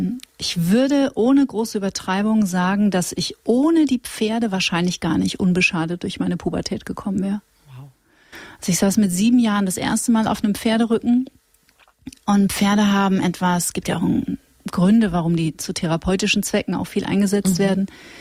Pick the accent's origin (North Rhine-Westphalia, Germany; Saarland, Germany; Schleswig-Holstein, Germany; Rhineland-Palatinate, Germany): North Rhine-Westphalia, Germany; Witten; Wir sind ja beide aus Nordrhein-Westfalen auch.